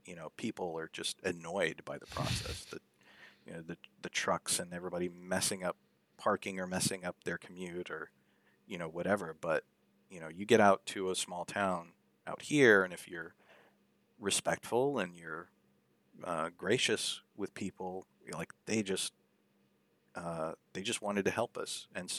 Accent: Corpus Christi, Texas, United States; We grew up mostly in Corpus Christi, Texas, on the coast, but Austin, Texas, is where we would come to visit our mom, you know, during the summer times

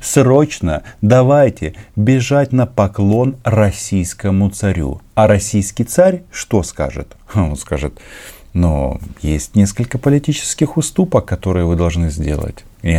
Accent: Ukraine; я украинец

